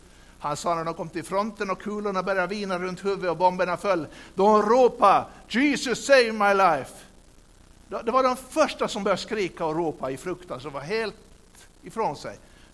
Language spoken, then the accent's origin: Swedish; Åland, Finland; ni vet, som vi ålänningar kan då